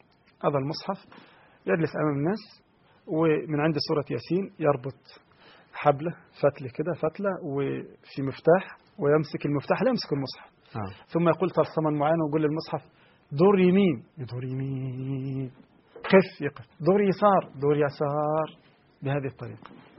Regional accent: Egypt; وعندنا في مصر في شيء يحدث في مصر تقريبا أو سوريا وتركيا

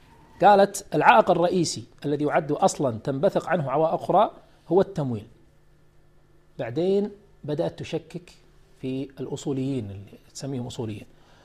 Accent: Kuwait; أنا سألت بعض المكتبات عندنا في الكويت هني يبيعون كتبه

